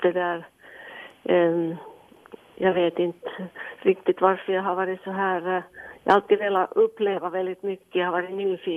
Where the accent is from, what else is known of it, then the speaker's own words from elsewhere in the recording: Vaasa, Ostrobothnia, Finland; moved away as an adult; also born or lived in Stockholm / Copenhagen; att jag är ursprungligen hemma från Vasa.